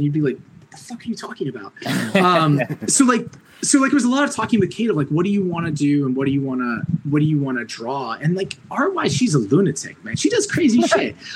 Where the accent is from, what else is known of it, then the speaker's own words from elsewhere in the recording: New York, United States; Orange County, New York.